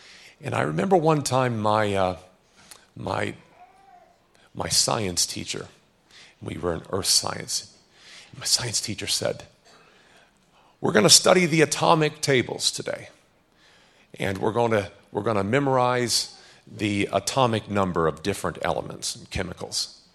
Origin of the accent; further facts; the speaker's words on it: Pacific Northwest, United States; And I grew up in the Pacific Northwest, and so cold and damp most of the time, we needed lots of wood.